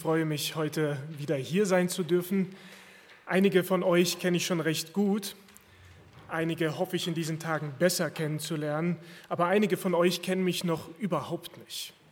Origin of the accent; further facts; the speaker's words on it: Erkelenz, North Rhine-Westphalia, Germany; born there; 19.03.1984 geboren. Ich besitze die deutsche Staatsbürgerschaft und ich bin in Erkelenz geboren. Das ist irgendwo im Niederrhein nahe der holländischen Grenze, da wo Fuchs und Has sich gute Nacht sagen.